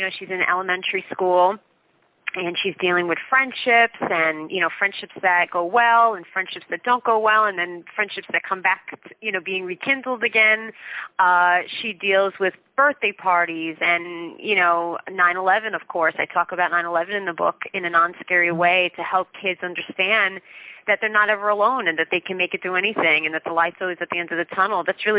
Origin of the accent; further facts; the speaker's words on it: New Jersey, United States; I'm a true Jersey girl. I mean, I love New York City. I'm only about 20 minutes away from New York, so I have the best of both worlds. I have New Jersey and New York, but growing up in New Jersey has always been a lot of fun, and it's home.